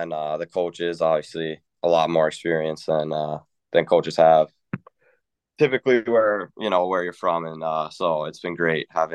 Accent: Medicine Hat, Alberta, Canada; kind of stayed in Medicine Hat where I grew up.

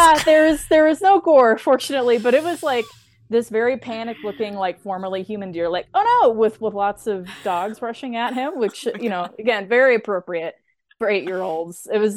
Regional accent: Missouri, United States; also born or lived in Nebraska; You know, I grew up in Missouri and Nebraska. Certainly deer are very plentiful.

